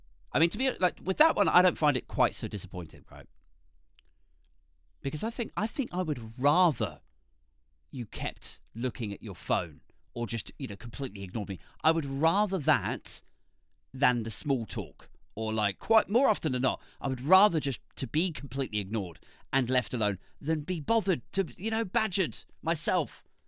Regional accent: England, United Kingdom; I think that is actually the thing that I am most proud of with England, with being English, you know?

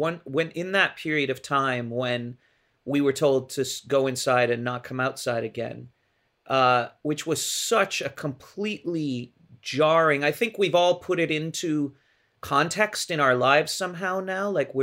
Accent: England, United Kingdom; I think a large part of that came out of wanting to stay in touch with being English and wanting to be back there.

